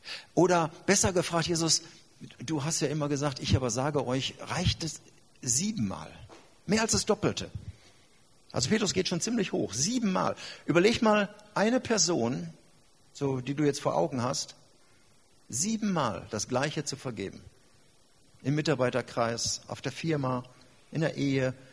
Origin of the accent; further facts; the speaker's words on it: Gelsenkirchen, North Rhine-Westphalia, Germany; ich komme aus Gelsenkirchen, ich bin Schalke-Fan